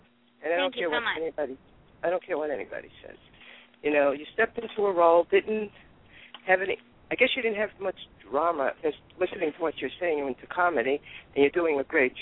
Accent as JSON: {"language": "English", "town": "Brooklyn", "region": "New York", "country": "United States", "lives_now": "US South", "said": "Brooklyn. Bensonhurst, by the way."}